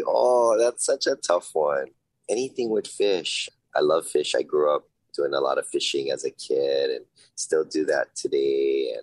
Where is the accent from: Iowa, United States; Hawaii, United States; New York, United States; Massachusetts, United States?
Hawaii, United States; it's just the way I was taught, you know, like all of my teachers growing up in Hawaii, they said ukulele